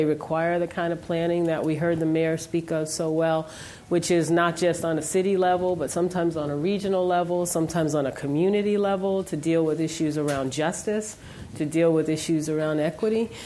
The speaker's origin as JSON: {"language": "English", "town": "New Orleans", "region": "Louisiana", "country": "United States", "said": "Listen, you heard I'm from the Ninth Ward in New Orleans."}